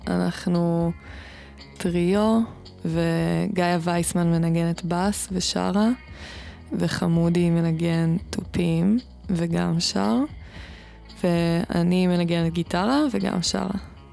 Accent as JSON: {"language": "Hebrew", "region": "Northern District", "country": "Israel", "tie": "born or raised there", "said": "ואני גדלתי בקיבוץ ליד בית שען"}